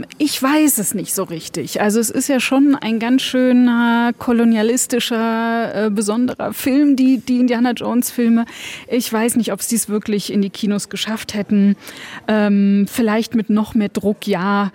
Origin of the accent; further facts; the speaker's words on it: Heidelberg, Baden-Württemberg, Germany; born there; Ich bin eben in Heidelberg geboren. Ich bin sozusagen westdeutsch sozialisiert.